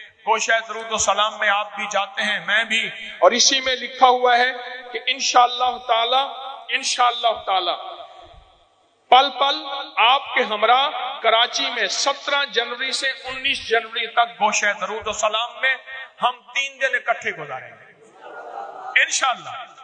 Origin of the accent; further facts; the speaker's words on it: Lahore, Punjab, Pakistan; میں لاہور سے آیا ہوں